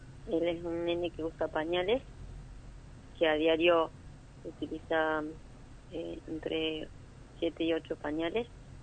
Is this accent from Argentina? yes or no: yes; Recreo, Santa Fe, Argentina; Además, cuento con el gasto de traslados a la ciudad de Santa Fe, yo soy de Recreo